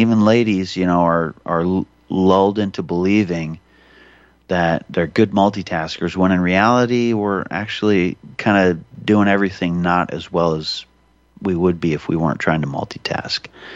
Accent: Libby, Montana, United States; born there; I was born in Libby, Montana

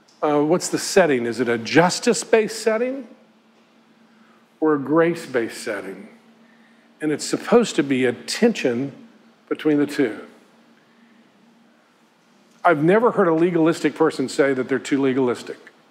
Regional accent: Tennessee, United States; I'm from East Tennessee

